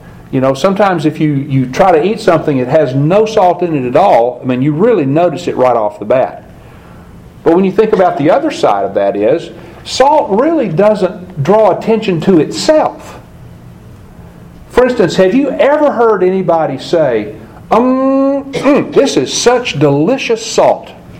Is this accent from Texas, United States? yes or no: no; Tennessee, United States; But my dad continued for my entire young life growing up in Cheatham County, continued to salt cure hams.